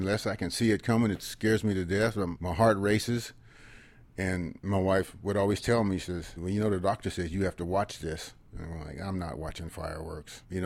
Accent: Fresno, California, United States; But far as growing up in West Fresno, I wasn't hungry. I wasn't rich either. And to go to downtown Fresno, that was a treat.

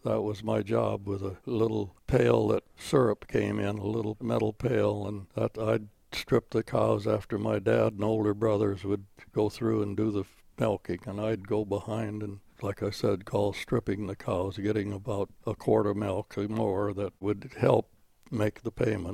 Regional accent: Spring Valley, Minnesota, United States; also born or lived in Chatfield; In Spring Valley, Minnesota. Actually, I was born in Chatfield, Minnesota, which is about 15 miles from Spring Valley, but I was born in Chatfield, Minnesota on the farm. We were there until I was 8 years old, and then we moved to Spring Valley

